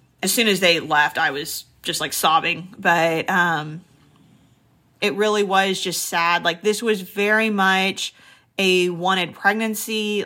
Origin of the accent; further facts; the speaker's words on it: Texas, United States; I'm from Texas. I'm an eighth generation Texan. And to be feeling like I need to escape the state was just a bizarre sensation.